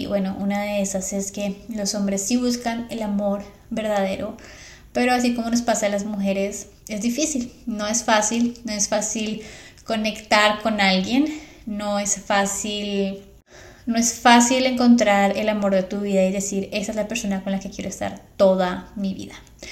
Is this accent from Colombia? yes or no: yes; Colombia; now in United States; Y yo soy la mujer colombiana que vino y llegó a sus vidas.